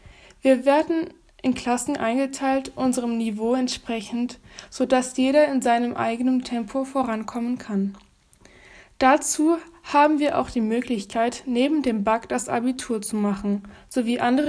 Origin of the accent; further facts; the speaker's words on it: Belgium; first language French/Dutch; German is a second language; now in Germany; bin 16 Jahre alt. Als Belgierin sind meine Muttersprachen Französisch und Niederländisch.